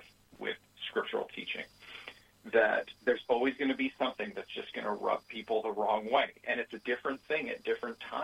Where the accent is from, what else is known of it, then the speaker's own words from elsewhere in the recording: Canada; as a Canadian, I love that reference, by the way, so thank you.